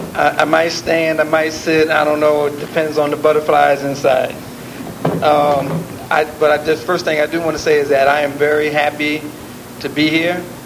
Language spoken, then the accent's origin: English; Plainfield, New Jersey, United States; Rebellion in my hometown, Plainfield, New Jersey. Small town, very racially divided.